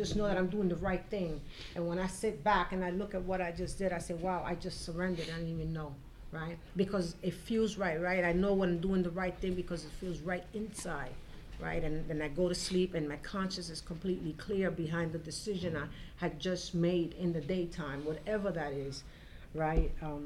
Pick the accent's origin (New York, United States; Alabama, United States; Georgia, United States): New York, United States; Brooklyn; And I was in Brooklyn, New York. I was raised in Brooklyn, New York, and most of my recovery was there.